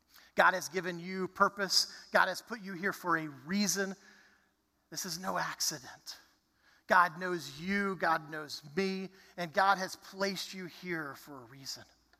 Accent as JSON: {"language": "English", "town": "Dallas", "region": "Texas", "country": "United States", "tie": "born or raised there", "said": "I grew up in the Dallas area."}